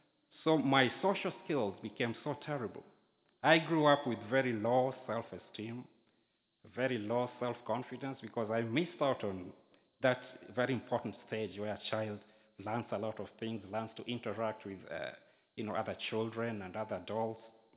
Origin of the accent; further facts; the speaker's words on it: Kenya; Now, I was born in Kenya very many years ago on an island called Lake Victoria. An island on Lake Victoria.